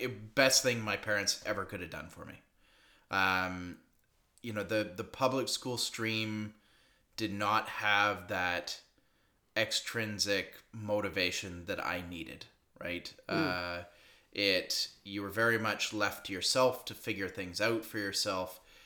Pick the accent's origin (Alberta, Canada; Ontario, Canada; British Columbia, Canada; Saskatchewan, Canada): British Columbia, Canada; Vancouver; I grew up here in the Vancouver area.